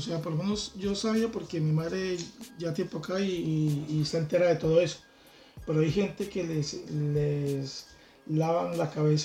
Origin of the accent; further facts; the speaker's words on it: Bucaramanga, Santander, Colombia; moved away as an adult; now in Madrid, Spain; en abril cumplimos 4 años. 4 años de estar aquí en Madrid y decidí venirme un día en que me había afectado casi que atracado por una persona a 2 casas de donde yo vivía en una ciudad en Bucaramanga, en Colombia.